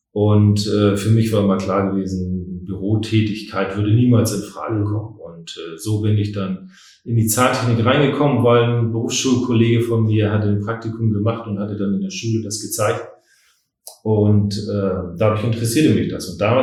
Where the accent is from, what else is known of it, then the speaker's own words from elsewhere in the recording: Hamburg, Germany; moved away as an adult; now in Schwerin, Germany; Und bin Hamburger und mich hat es halt nach Schwerin verschlagen.